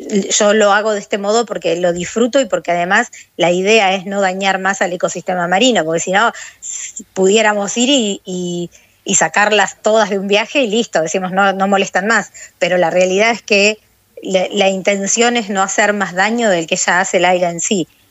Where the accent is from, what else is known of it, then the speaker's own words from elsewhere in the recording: Camarones, Chubut, Argentina; born there; Yo soy nacida en Camarones, es un pueblito costero, y un pueblito costero con una historia alguera muy particular